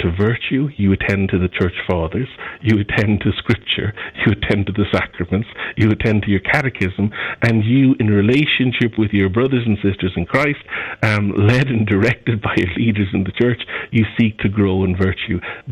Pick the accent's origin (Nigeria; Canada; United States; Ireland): Ireland; me as an Irish person